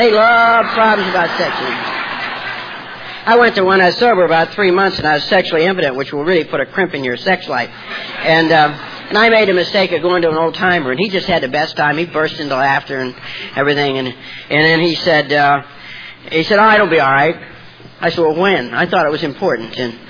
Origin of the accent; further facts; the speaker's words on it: Martins Ferry, Ohio, United States; born there; And I was born in Ohio, on the Ohio River, a small town called Martins Ferry.